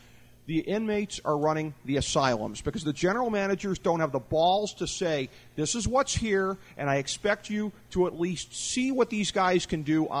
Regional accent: Cleveland, Ohio, United States; Well, because I've seen my hometown team, the Cleveland Browns, get turned upside down every 2 or 3 years

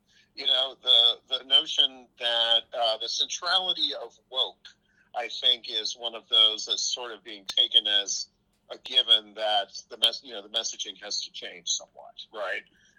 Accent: Texas, United States; I grew up in Texas where, as Latino, you know, as a small business guy moves up the ladder, you know, becoming Republican is a little bit like arriving

